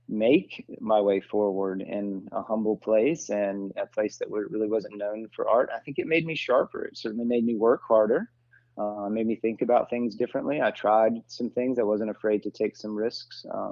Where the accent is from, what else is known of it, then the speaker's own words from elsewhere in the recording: Bristol, Southern Appalachians, United States; I love my hometown. I'm so proud to be from the Southern Appalachians, and Bristol is a humble place to be from.